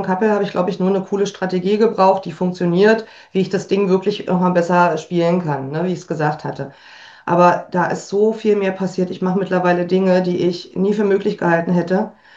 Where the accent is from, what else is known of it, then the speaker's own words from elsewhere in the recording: East Germany, Germany; ich komme ja aus dem Osten und meine Familie, die hat es nicht so mit Unternehmertum.